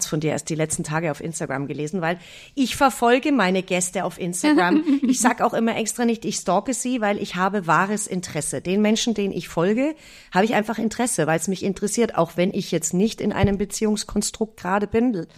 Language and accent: German; Fürstenfeldbruck, Bavaria, Germany; accent: Bavarian; Ich komme hier ursprünglich aus Fürstenfeldbruck, das ist im Westen von München, also wir sind so ein bisschen auseinander aufgewachsen, gell? Also man hört auch in dem Dialekt, ich spreche ja nicht ganz so perfekt bayerisch mehr